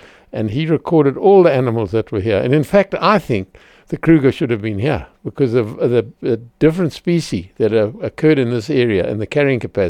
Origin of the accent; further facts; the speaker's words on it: Zimbabwe; And my background is growing up in Zimbabwe, where I was brought up on game farms and cattle farms and everything.